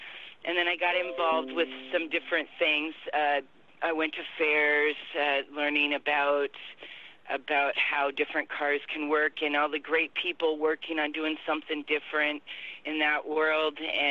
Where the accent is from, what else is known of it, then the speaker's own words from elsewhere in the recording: Oregon, United States; Well, I was raised a kid in Oregon on the coast